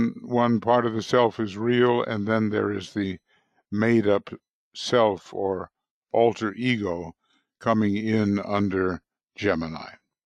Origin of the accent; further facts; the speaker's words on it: United States; I'm an American largely